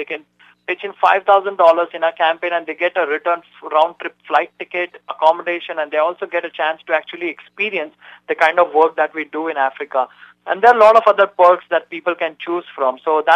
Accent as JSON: {"language": "English", "country": "India", "second_language": "English", "lives_now": "United States", "said": "I'm from India, and starting a company, this kind of a company in America, brings additional challenges for me."}